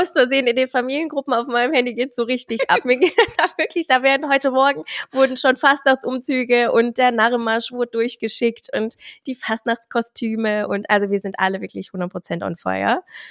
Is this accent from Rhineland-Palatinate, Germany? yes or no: yes; Mainz, Rhineland-Palatinate, Germany; ich komme ja ursprünglich aus Mainz, der Fasnachtshochburg mit schlechthin.